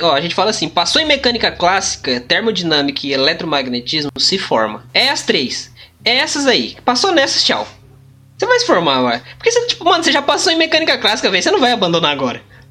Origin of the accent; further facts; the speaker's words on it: Paraná, Brazil; Eu nunca vi ele pessoalmente, porque eu sou aqui do Paraná, vocês aí de Minas.